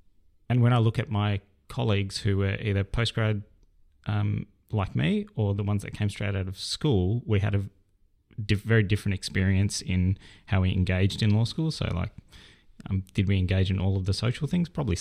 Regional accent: South Africa; given where I was born and growing up in South Africa.

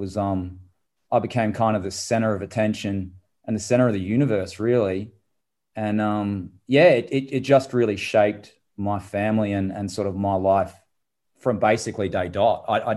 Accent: Adelaide, South Australia, Australia; I guess I grew up in Adelaide.

